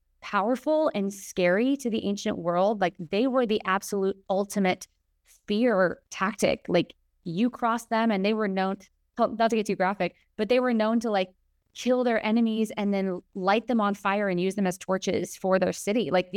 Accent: Chicago, Illinois, United States; I'm originally from Chicago

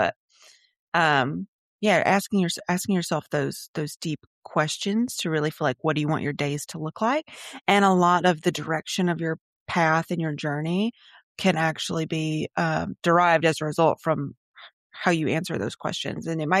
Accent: Mississippi, United States; now in Florida, United States; I'm from Mississippi, but I live in Florida now. So that's a nice transition.

